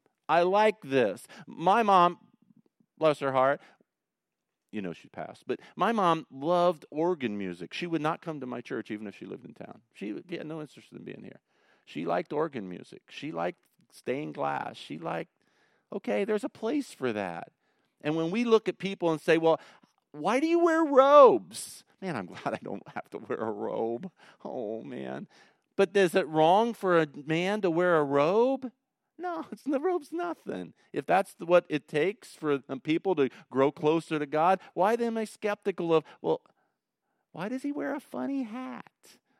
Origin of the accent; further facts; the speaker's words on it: United States; I'm just an American dude who's trying to change everybody to be like me.